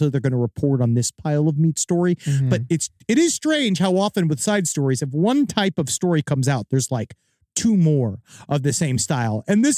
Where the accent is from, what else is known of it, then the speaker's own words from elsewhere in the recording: Canada; I know as a Canadian woman.